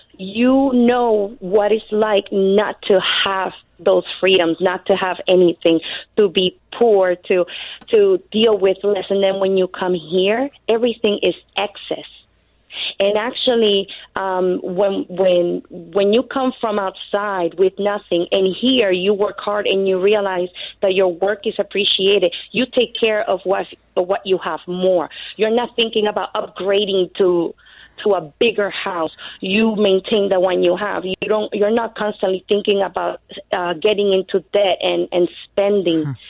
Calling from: Puerto Rico; English is a second language; I am a U.S. citizen. I am from Puerto Rico. And Puerto Rico, compared to the mainland, is a complete different world.

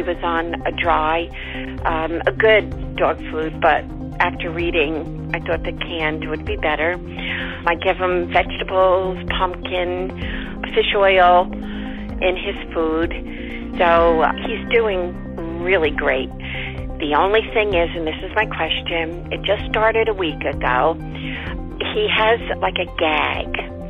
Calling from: New Jersey, United States; I'm from New Jersey.

